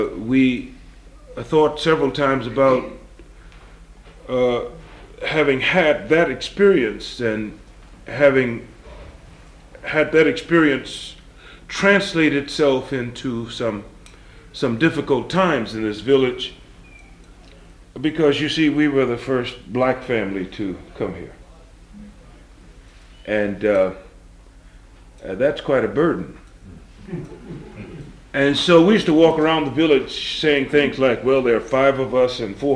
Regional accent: Oakland, California, United States; I'm from Oakland, California.

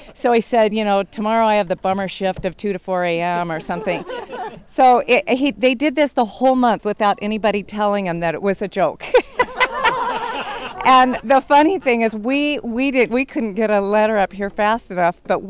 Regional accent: Portland, Oregon, United States; We're from the Portland area

